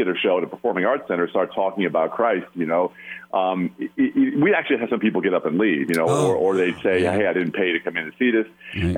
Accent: New York, United States; now in Los Angeles, United States; But you know, I'm from Long Island, but we live in Los Angeles

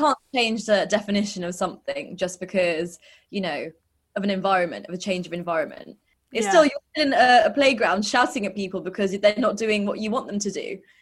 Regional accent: United Kingdom; Being Asian British and a Duke, because I had a quite, I didn't have like a, you know, a top role in the civil service. I felt like a real minority.

